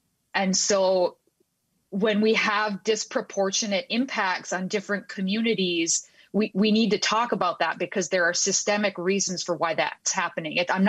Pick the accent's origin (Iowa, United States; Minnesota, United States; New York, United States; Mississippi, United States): Minnesota, United States; Bemidji; born there; And First, I want to say that I was born in Beltrami County. I was born in Bemidji, where the Beltrami County Jail is.